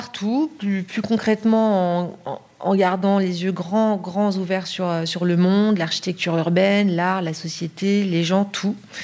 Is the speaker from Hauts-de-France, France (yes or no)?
no; Paris, Île-de-France, France; born there; je suis née à Paris